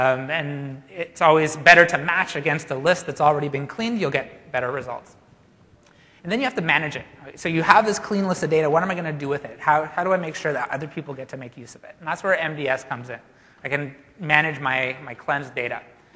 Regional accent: Canada; again, in my defense, I am Canadian. I don't know much about the U.S. states or whatever.

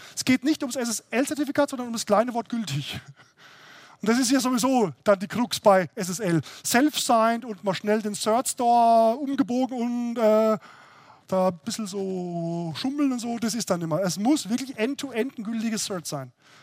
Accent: Würzburg, Bavaria, Germany; also ich komme ja aus der Würzburger Gegend, wie man vielleicht hört

